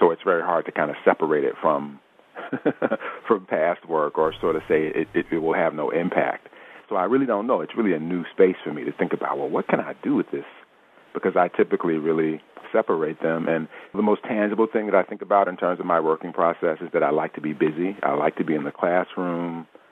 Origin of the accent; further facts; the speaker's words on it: the South, United States; I mean, when I grew up in the South, I played sports, and I was a visual artist